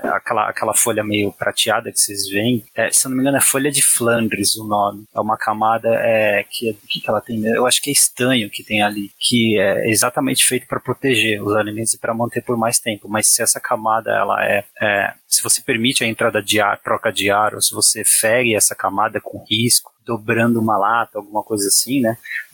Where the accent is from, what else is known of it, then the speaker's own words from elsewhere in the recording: Santos, São Paulo, Brazil; Cara, eu sou de Santos. Eu pegava o ônibus e passava pelo Porto de Santos.